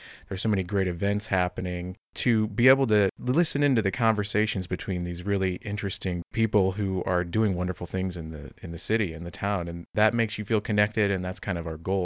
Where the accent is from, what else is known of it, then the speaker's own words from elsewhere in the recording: Fort Wayne, Indiana, United States; I grew up in Fort Wayne, and I used to complain, there's nothing to do here.